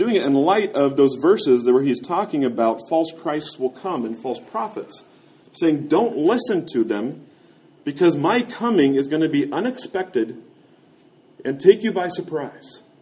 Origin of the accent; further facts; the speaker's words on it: Kansas, United States; And, you know, I grew up in Kansas, so I love thunderstorms, and I love lightning and thunder.